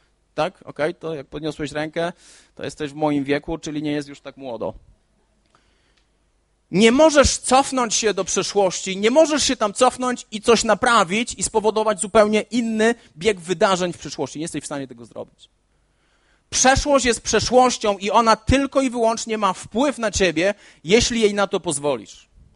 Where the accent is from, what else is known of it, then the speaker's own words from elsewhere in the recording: Olesno, Opole Voivodeship, Poland; Jestem z Olesna, to jest małe miasto, które się wyludnia. Tu nawet nie mieszka 10 tysięcy ludzi.